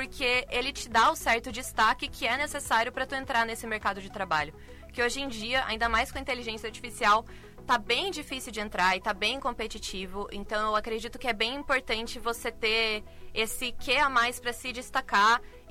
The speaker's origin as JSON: {"language": "Portuguese", "town": "Joinville", "region": "Santa Catarina", "country": "Brazil", "tie": "born or raised there", "said": "Sim, eu sou de Joinville, então sempre morei em, entre aspas, cidade pequena e São Paulo é completamente diferente."}